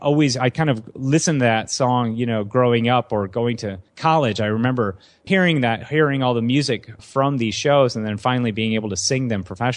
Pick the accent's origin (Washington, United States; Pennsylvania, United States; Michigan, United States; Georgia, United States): Michigan, United States; She's from Iowa. I'm from Michigan. We both came out here for acting.